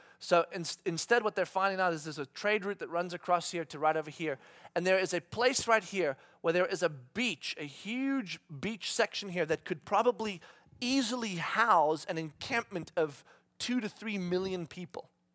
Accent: South Africa; also born or lived in Namibia; Now, I grew up in South Africa. And for 3 years, we lived in a place called Walvis Bay, which is in Namibia

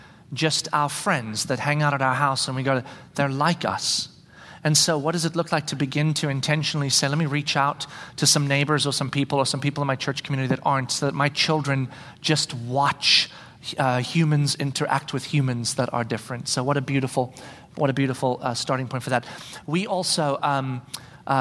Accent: South Africa; we grew up in South Africa during the time of apartheid

